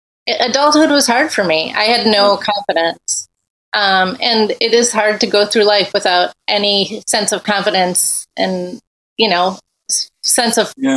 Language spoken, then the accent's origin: English; Midwest, United States; now in Boston, United States; I wrote a song about moving to Boston recently and how much this city means to me as a Midwesterner who was like, how did I end up here?